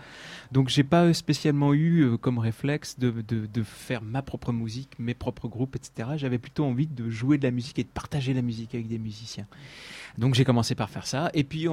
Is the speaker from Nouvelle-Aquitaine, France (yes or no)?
no; Mézériat, Auvergne-Rhône-Alpes, France; also born or lived in Bourg-en-Bresse; Alors je suis de la région Rhône-Alpes parce que je suis né à Bourg-en-Bresse, voilà. Et que j'ai grandi à Mézeria, ça se trouve à mi-chemin entre Bourg-en-Bresse et Mâcon.